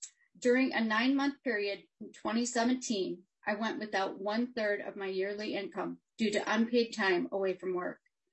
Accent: Rochester, Minnesota, United States; I'm here from Rochester

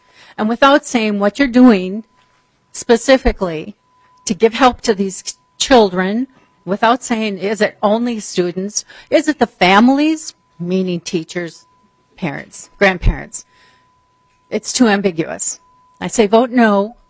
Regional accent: Rochester, Minnesota, United States; I'm from Rochester, Minnesota

